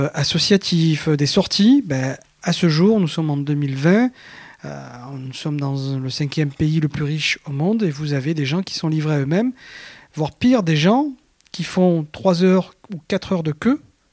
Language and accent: French; Algeria; now in France; je suis arrivé d'Algérie dans les années 80.